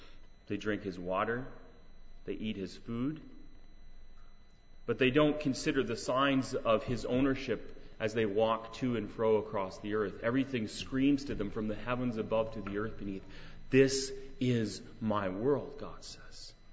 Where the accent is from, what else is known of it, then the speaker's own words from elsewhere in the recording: Canada; also born or lived in United States; I'm a Canadian citizen. I've lived some time in the United States.